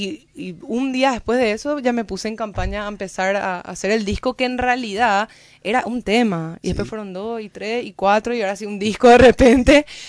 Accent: Paraguay; nosotros también como paraguayos tenemos que tener también nosotras nuestras canciones

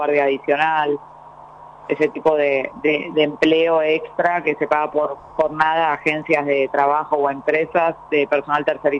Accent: Argentina; moved away as an adult; now in Paraguay; Yo soy argentina y hace 9 años que vivo acá.

